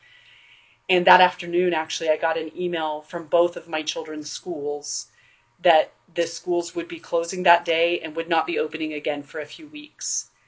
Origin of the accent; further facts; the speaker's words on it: Midwest, United States; especially here when we growing up in the Midwest.